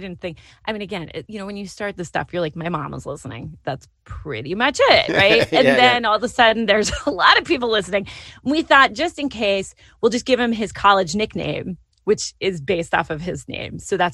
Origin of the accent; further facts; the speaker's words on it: New York, United States; also born or lived in San Francisco / Boston; I mean, I'm from New York, you know, North Carolina, where I live is really academic.